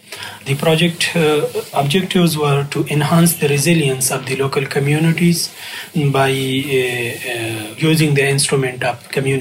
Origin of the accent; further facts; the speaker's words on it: Pakistan; English is a second language; from Pakistan and working as a DRR and CBDRM practitioners.